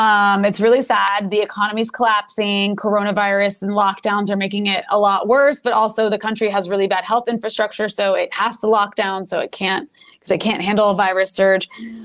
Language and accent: English; United States; And as an American, it's funny. Lebanon's one of the only places I can actually travel.